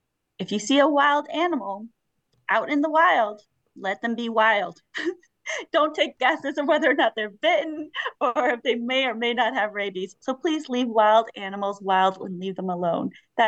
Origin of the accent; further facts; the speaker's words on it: Arizona, United States; now in Maine, United States; because I came from Arizona, it doesn't have to be hot.